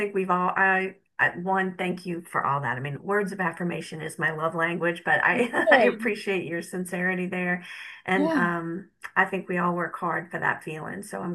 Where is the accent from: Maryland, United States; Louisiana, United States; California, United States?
Louisiana, United States; New Orleans; Yeah, I'm from New Orleans. My whole family is there.